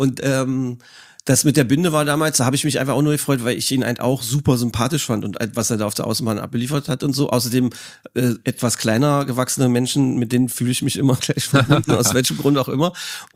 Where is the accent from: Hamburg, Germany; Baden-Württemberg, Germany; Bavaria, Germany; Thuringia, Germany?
Thuringia, Germany; Erfurt; Als Erfurter darf man Jena nicht gut finden.